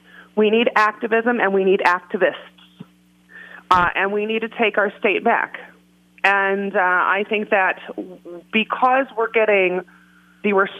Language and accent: English; Chicago, Illinois, United States; I come from Chicago, okay?